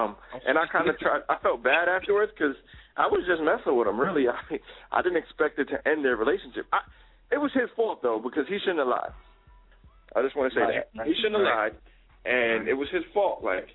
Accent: Jamaica; I'm a Jamaican badman. So I'm not afraid of nobody.

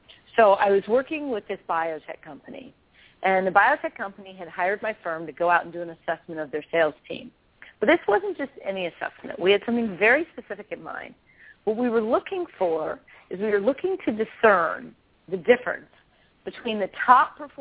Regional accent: Washington, D.C. area, United States; And I grew up outside Washington, D.C., and I grew up in a home. My mother was a scientist.

